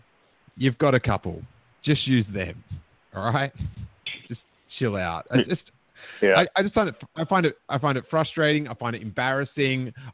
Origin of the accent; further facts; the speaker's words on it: Melbourne, Victoria, Australia; growing up in Melbourne, like in the skateboarding scene